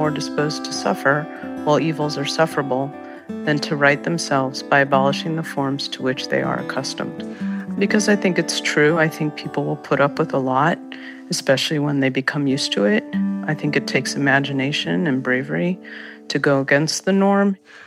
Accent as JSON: {"language": "English", "town": "White Plains", "region": "New York", "country": "United States", "said": "I'm from White Plains, New York."}